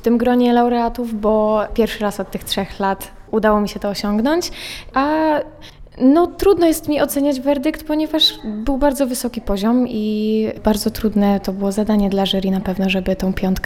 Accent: Warsaw, Masovian Voivodeship, Poland; przyjechałam z Warszawy.

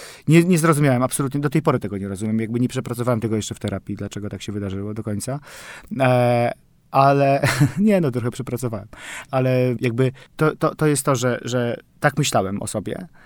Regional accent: Szczecin, West Pomeranian Voivodeship, Poland; bo ja w ogóle pochodzę ze Szczecina.

